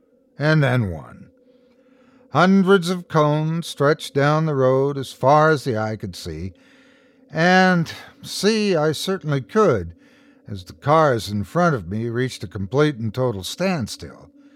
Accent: Erie, Pennsylvania, United States; Then a long slog across basically the entire expanse of Pennsylvania on I-80 before another hour north on I-79 to Erie, Pennsylvania, where I'm from.

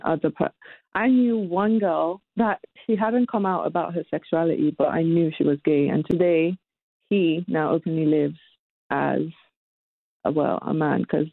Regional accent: Nigeria; also born or lived in Middle East; I grew up in the Middle East and in Nigeria

